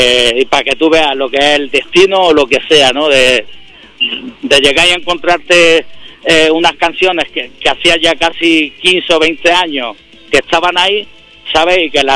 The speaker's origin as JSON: {"language": "Spanish", "town": "Granada", "region": "Andalusia", "country": "Spain", "said": "yo le dije que no era de Madrid, porque venía a Madrid. Y le dije, yo soy del sur de España."}